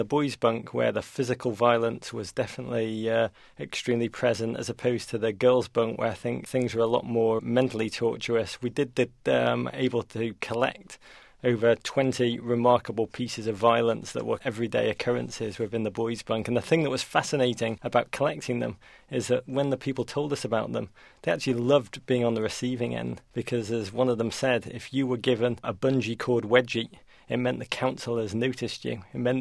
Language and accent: English; Liverpool, North West England, United Kingdom; moved away as an adult; now in United States; I grew up in Liverpool, England, which was a remarkable place to come of age.